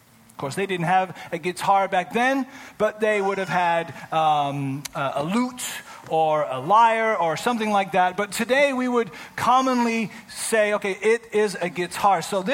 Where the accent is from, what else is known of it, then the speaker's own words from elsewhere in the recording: United Kingdom; I come from a reserved family. I get it. I'm British. The cold British side of things.